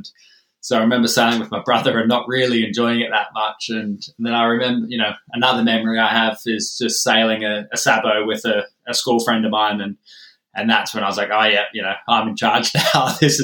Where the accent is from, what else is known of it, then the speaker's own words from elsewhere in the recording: Lake Macquarie, New South Wales, Australia; Yeah, I was. I grew up in Lake Macquarie. I was born there.